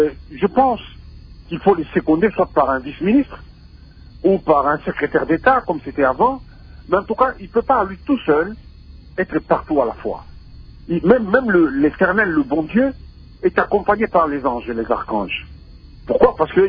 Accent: DR Congo; mes chers compatriotes, nous sommes tous des Congolais.

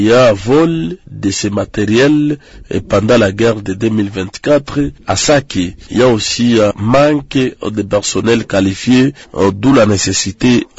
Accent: North Kivu, DR Congo; ça fait au moins 30 ans que nous n'avons pas la paix ici chez nous, au Nord Kivu, mais aussi à l'est de la République démocratique du Congo.

